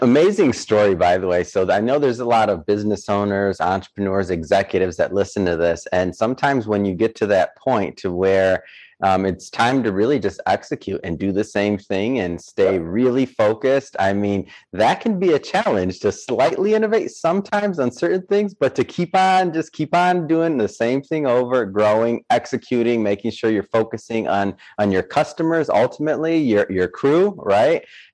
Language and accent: English; Midwest, United States; I'm from the Midwest.